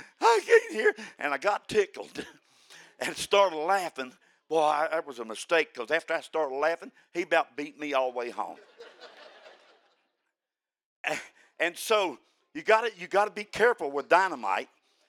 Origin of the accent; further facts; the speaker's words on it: Killarney, West Virginia, United States; When we grew up in Killarney, West Virginia, mining industry was big.